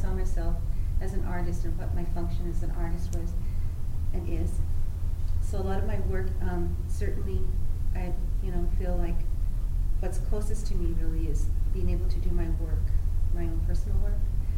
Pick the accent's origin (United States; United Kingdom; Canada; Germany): United States; California; also born or lived in Midwest; so I grew up in the Midwest, and then my parents moved to Southern California in a very rural area. So I also grew up around Mexicanos, who were mostly migrants because there's a lot of agriculture.